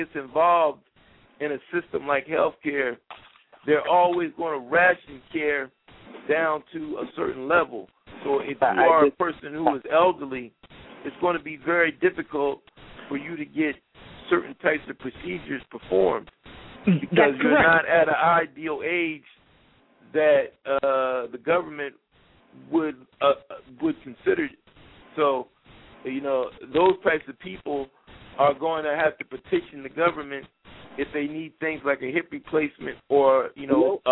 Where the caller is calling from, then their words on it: Philadelphia, Pennsylvania, United States; I'm calling from Philadelphia.